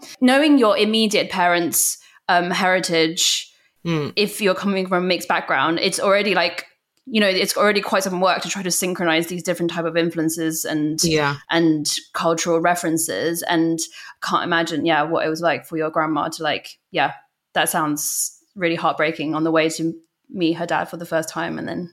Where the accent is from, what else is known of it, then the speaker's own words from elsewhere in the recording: China; I grew up in China and for all intents and purposes considered myself Chinese